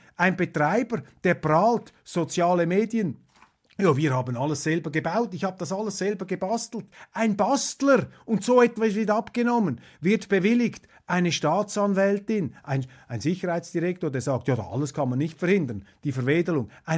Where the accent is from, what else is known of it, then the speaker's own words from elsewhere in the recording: Switzerland; an die ich mich als Journalist, als Schweizer jemals erinnern kann.